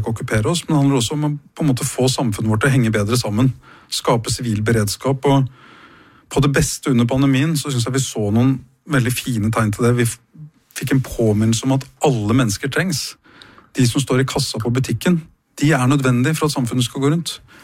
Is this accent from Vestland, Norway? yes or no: no; Bærum, Akershus, Norway; Nei, altså der ute hvor jeg vokste opp på Kolsås, så opplevde vi jo tidlig